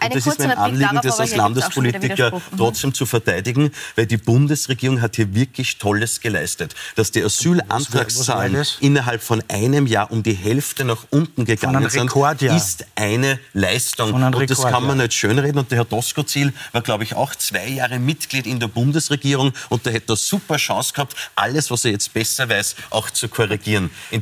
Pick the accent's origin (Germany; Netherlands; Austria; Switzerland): Austria